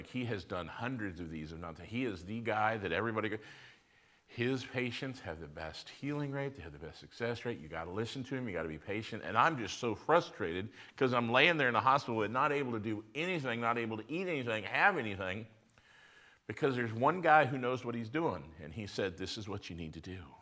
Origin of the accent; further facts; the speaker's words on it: United States; I've seen crosses. I grew up in America. I've heard the story.